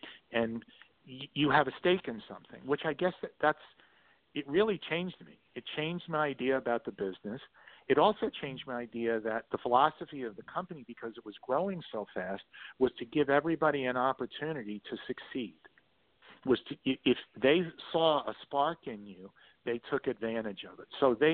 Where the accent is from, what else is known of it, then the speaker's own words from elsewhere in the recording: New York City, New York, United States; also born or lived in North Jersey; I am from New York City. Was born and raised in the Bronx in New York and spent time up in North Jersey.